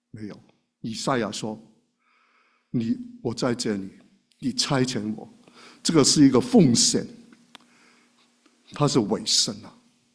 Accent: Guangdong, China; Chinese is a second language; 我的是很普通的普通话，他们是 好像大家说的普通话都很好，我的是，我们广东人说慢车兵的

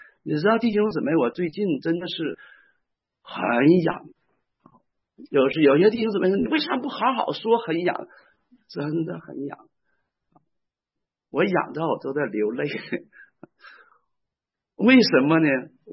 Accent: Northeast China, China; accent: Northeastern; 好像我们东北话说有几把刷子的哈

